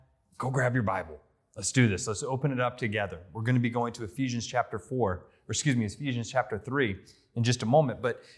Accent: North Carolina, United States; And so Southerners, I'm from North Carolina, y'all. And if you're really speaking to everybody, it's all y'all.

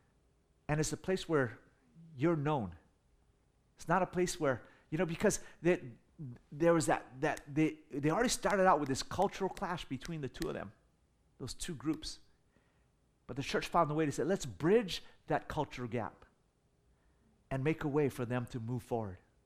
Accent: United States; also born or lived in Hong Kong; I'm Chinese, but I'm born and raised in America, right?

